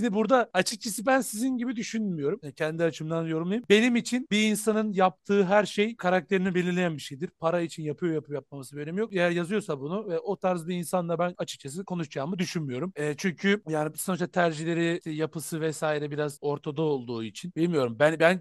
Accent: Trabzon, Turkey; Zaten ben Trabzonluyum bir damarım var.

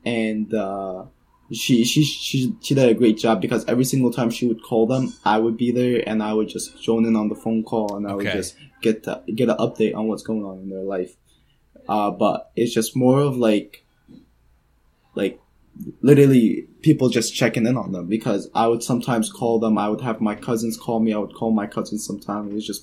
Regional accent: Mansoura, Dakahlia, Egypt; English is a second language; I'm from Mansoura. Okay. So that's more of like, it's more of like, I would say like the heart of Egypt, really. Yeah. Okay. Because it's more of like the middle. It's not like the too crowded. It's not the richest. It's not the poorest.

